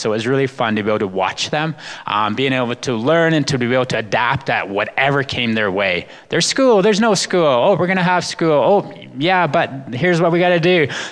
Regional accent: Alberta, Canada; first language Blackfoot; So I just greeted you in my Blackfoot language. So I'm Blackfoot from the Blood Tribe, which is in southern Alberta

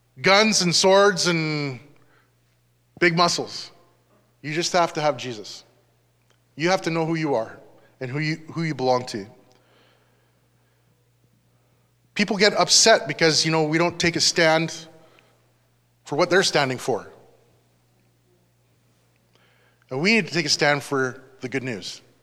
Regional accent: Canada; as a Canadian, we live in this land

